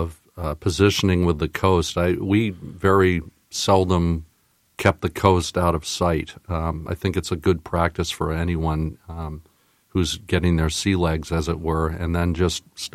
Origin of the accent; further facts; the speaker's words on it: Falmouth, Maine, United States; also born or lived in Wisconsin; But I grew up in Falmouth and have lived most of my life here. I took a 4-year hiatus to go to Wisconsin to go to college, but largely because of growing up here in Maine